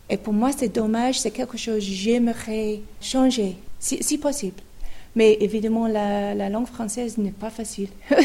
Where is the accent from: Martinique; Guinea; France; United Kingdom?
United Kingdom; South of England; French is a second language; moved away as an adult; now in Switzerland; En Angleterre, nous étions du sud d'Angleterre.